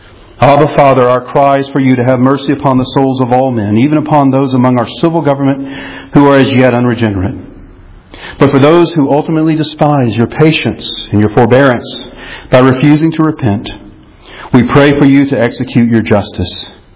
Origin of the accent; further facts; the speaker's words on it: Powder Springs, Georgia, United States; Father, I want to end by praying for my hometown, the place where I grew up, and where I still have the privilege of living, Powder Springs.